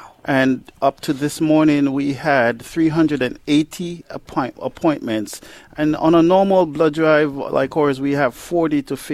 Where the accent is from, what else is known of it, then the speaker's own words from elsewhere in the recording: Jamaica; Yeah, man. Jamaica, man. Yes.